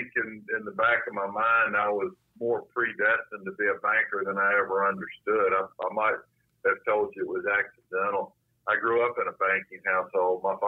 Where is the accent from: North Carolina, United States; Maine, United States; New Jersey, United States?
North Carolina, United States; Salisbury; Yeah, I grew up in Salisbury, North Carolina.